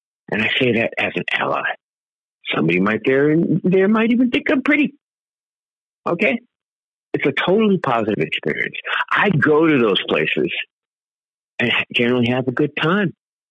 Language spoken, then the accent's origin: English; Bronx, New York, United States; I'm the oldest brother, the oldest son, the firstborn child, and I'm from the Bronx.